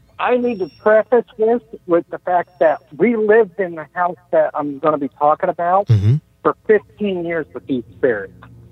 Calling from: Benton, Illinois, United States; From Benton, Illinois.

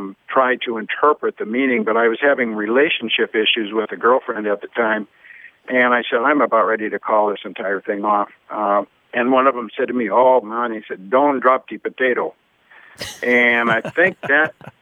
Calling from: Dubuque, Iowa, United States; I'm calling from Dubuque, Iowa. That's located along the Mississippi River, right where Iowa, Wisconsin, and Illinois come together.

